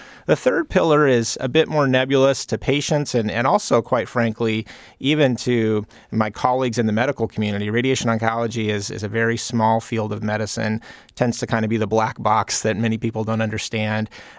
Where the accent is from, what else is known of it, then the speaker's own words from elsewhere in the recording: Seattle, Washington, United States; now in Eagle River, United States; I grew up in the Seattle area in a large family. I had seven sisters